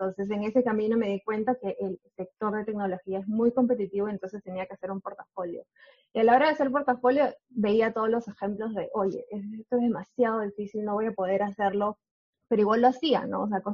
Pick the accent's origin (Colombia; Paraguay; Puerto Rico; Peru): Peru; also born or lived in New Zealand; now in Australia; yo soy de Perú. Tengo 3 años en Australia aproximadamente, 2 en Nueva Zelanda